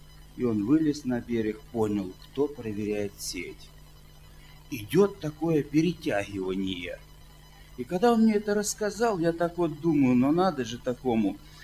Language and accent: Russian; Zheleznogorsk, Kursk Oblast, Russia; Я из Железногорска, из Курской области.